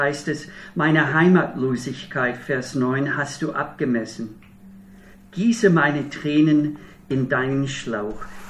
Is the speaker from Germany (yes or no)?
no; Minnesota, United States; also born or lived in Wisconsin; Ich komme aus Bundesstaat Minnesota, dort bin ich aufgewachsen, geboren in Wisconsin, aufgewachsen in Minnesota. Und in Minnesota ist es ein sehr raues Klima. Sehr kalt im Winter und sehr, sehr warm im Sommer mit einer hohen Luftfeuchtigkeit.